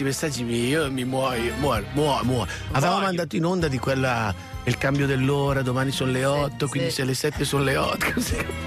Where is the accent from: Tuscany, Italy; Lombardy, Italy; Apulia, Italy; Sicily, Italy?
Lombardy, Italy; Brescia; Il lago di Gardi, sono di Brescia